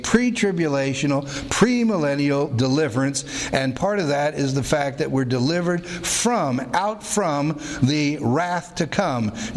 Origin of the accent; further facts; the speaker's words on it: Pennsylvania, United States; now in Vancouver; Like I am from Pennsylvania. You know, that's where I hail from long ago. But this morning I'm from my house. I'm from Vancouver.